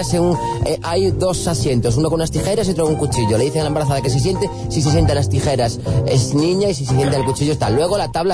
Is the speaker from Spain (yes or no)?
yes; A Coruña, Galicia, Spain; yo, como estudioso que soy de Coruña, de lo que es un poco Monte Alto, Riazor